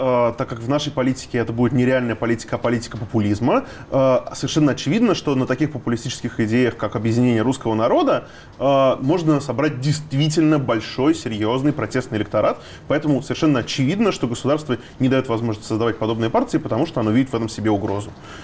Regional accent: Russia; я себя ощущаю русским человеком. Я вырос в России, я говорю на русском языке, я изучаю русскую культуру, я очень близок с множеством русских там, традиций и так далее.

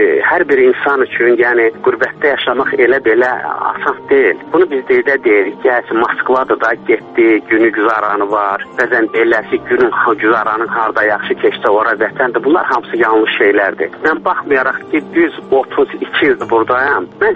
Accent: Kalbajar, Kalbajar District, Azerbaijan; moved away as an adult; also born or lived in Baku; now in Moscow, Russia; Mən əslən Kəlbəcərliyəm. Mən Kəlbəcərdən adan olmuşam. 5 il Bakıda Mirzə Fətəli Axundov adına Azərbaycan pedaqoji, rus dili və ədəbiyyatı institutunda təhsil almışam.

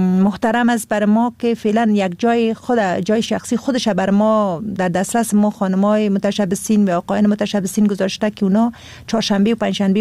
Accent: Kabul, Afghanistan; خودم از کابل هستم

